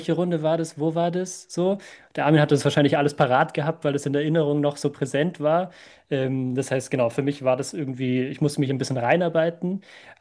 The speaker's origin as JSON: {"language": "German", "country": "Germany", "lives_now": "Vienna, Austria", "said": "Also ich bin 2000er Jahrgang, das heißt, ich war noch nicht auf der Welt. Ich bin Deutscher, ich beschäftige mich mit Rapid erst seit ich in Wien lebe."}